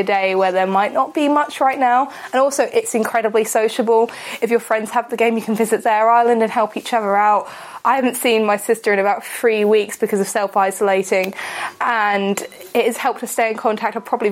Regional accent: Ipswich, East of England, United Kingdom; I'm from Ipswich

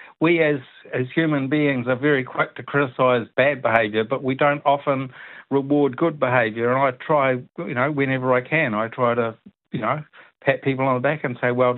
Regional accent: Invercargill, Southland, New Zealand; now in Rolleston, New Zealand; when we lived in Invercargill, when I grew up in Invercargill.

